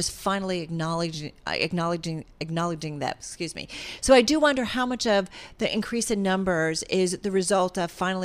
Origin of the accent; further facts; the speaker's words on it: New Jersey, United States; And Bob, I grew up in New Jersey.